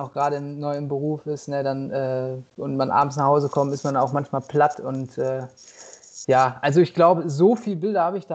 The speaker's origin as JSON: {"language": "German", "town": "Detmold", "region": "North Rhine-Westphalia", "country": "Germany", "said": "Ich bin 29, komme aus Detmold. Für alle, die das nicht so direkt einordnen können, auch so Nähe Bielefeld, sage ich mal so ganz grob."}